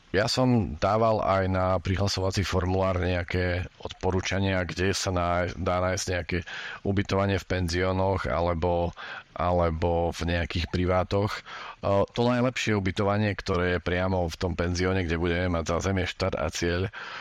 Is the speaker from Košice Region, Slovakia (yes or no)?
yes; Košice, Košice Region, Slovakia; z môjho rodného mesta, z Košic